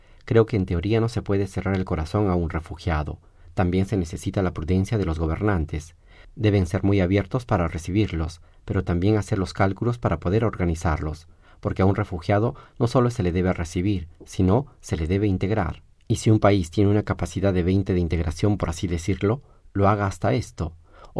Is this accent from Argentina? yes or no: yes; Argentina; Antes que nada, yo como argentino y sudamericano agradezco mucho a Suecia por esta acogida